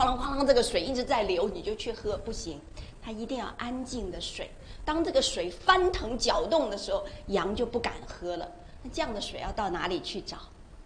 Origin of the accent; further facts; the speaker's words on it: China; 我是来自中国，那大家知道哈，中国大陆我们都是受无神论的教育。